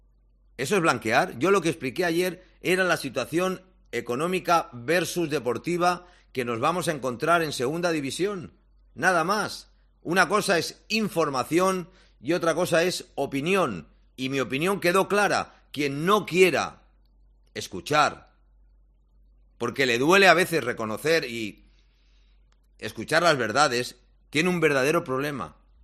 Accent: Barcelona, Catalonia, Spain; born there; tengo un DNI y nací en Barcelona.

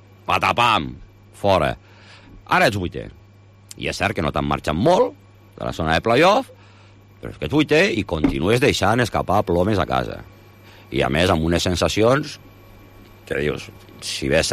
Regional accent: Lleida, Catalonia, Spain; jo soc de Lleida.

